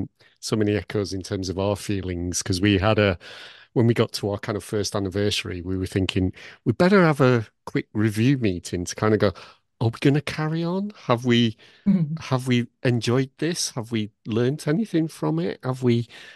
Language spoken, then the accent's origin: English; Blackburn, North West England, United Kingdom; I'm from Blackburn, we're, you know, for heaven's sake.